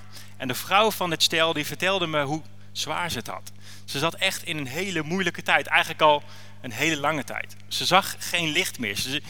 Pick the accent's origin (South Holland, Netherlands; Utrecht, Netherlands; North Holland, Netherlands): Utrecht, Netherlands; Houten; Ik ben getrouwd, ik heb 3 kids, ik kom uit Houten, dus niet heel ver weg.